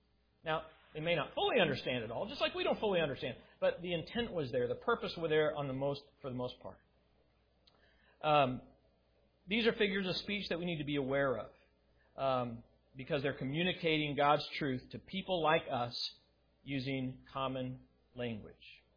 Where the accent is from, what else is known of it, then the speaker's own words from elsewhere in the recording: Colorado, United States; growing up in Colorado, we loved to go to the mountains.